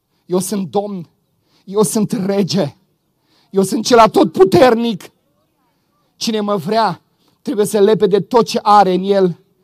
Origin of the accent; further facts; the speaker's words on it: Moldavia, Romania; Știți, eu sunt moldovean.